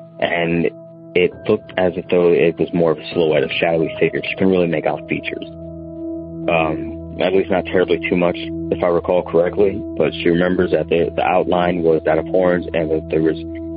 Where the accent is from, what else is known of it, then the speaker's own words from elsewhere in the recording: Canton, Ohio, United States; now in Fort Myers, United States; And this is actually back in my home of Canton, Ohio, where this occurred.